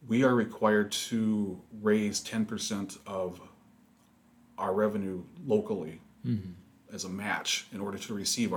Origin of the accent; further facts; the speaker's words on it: Midwest, United States; now in Brevard, United States; So, and you mentioned I'm from the Midwest. When the recruiters were talking me into coming down here